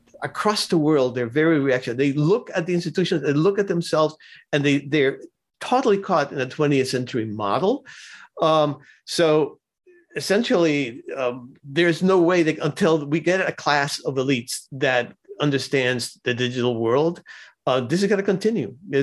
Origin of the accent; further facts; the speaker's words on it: Cuba; I'm not a revolutionary. I come from Cuba. So that's the last thing I want is revolution.